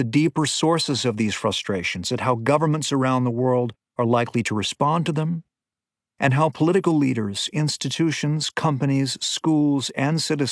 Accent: Chelsea, Massachusetts, United States; There was no wealth where I grew up in Chelsea, Massachusetts. But from my childhood street, you could see it in Boston's green and gold skyline.

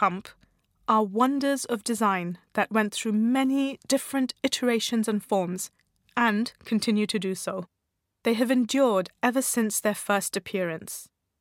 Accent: India; Growing up in India, I saw my television taken apart when the picture ended up with black lines across it.

